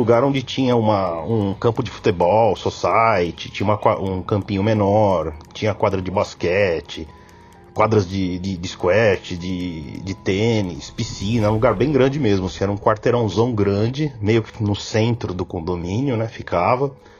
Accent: São Paulo, Brazil; sou de São Paulo

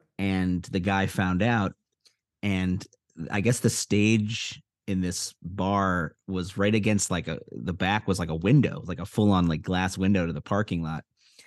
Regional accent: Evanston, Illinois, United States; June 9th, my hometown of Evanston, Illinois, at Space on the 10th

